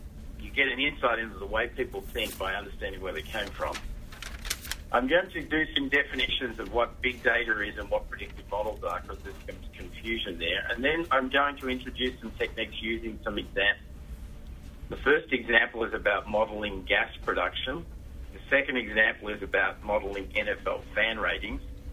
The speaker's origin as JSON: {"language": "English", "town": "Melbourne", "region": "Victoria", "country": "Australia", "tie": "born or raised there", "also_born_or_lived": "Sydney", "moved": "as an adult", "lives_now": "College Station, United States", "said": "I was born and educated in Melbourne, Australia. Seems a long way away from here. In February 2005, I moved from Sydney to College Station."}